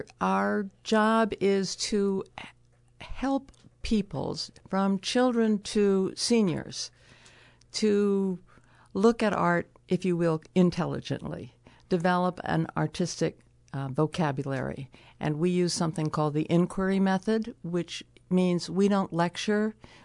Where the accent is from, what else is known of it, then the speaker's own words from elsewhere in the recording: Massachusetts, United States; Central Massachusetts.